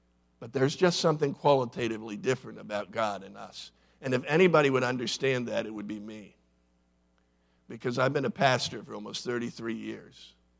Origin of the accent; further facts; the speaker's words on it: Williamsport, Pennsylvania, United States; I took a bike ride from Pittsburgh to my hometown of Williamsport.